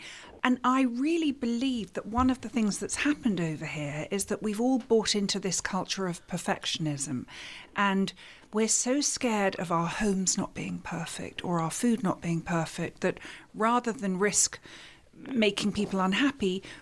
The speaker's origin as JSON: {"language": "English", "region": "England", "country": "United Kingdom", "tie": "born or raised there", "said": "growing up in England"}